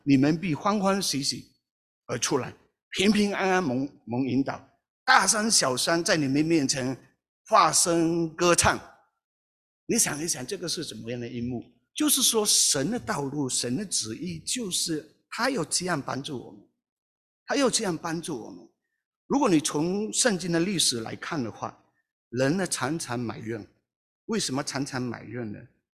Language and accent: Chinese; Malaysia; 我们是马来西亚人，老家乡。我如果回去马来西亚讲道